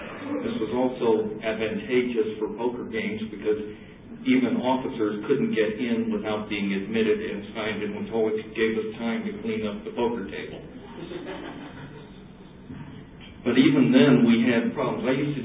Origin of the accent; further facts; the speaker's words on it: Florida, United States; I think it's a dry air here. I'm from Florida, so I'm not used to air.